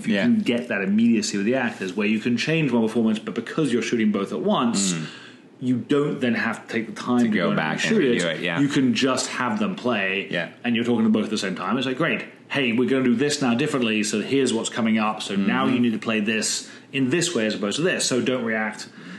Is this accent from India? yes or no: no; United Kingdom; I'm British. What do we know?